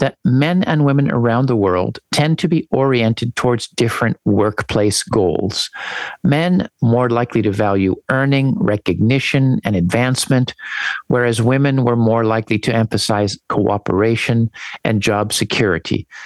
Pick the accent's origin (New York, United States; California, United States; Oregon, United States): California, United States; San Diego; For example, I grew up in San Diego in California, and I had a stereotypical image of Mexican men as super macho.